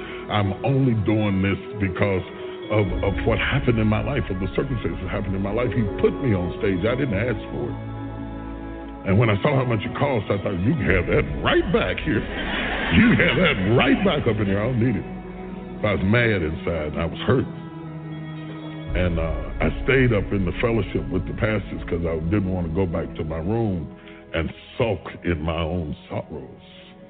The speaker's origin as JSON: {"language": "English", "region": "West Virginia", "country": "United States"}